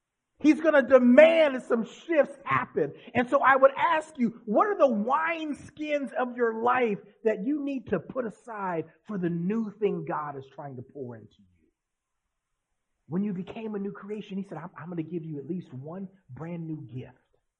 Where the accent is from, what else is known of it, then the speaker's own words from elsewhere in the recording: Indiana, United States; I'm from Indiana, and it's flat, and there's corn in Indiana. And so when I moved to California, I see these beautiful mountains and hills and all these beautiful vineyards.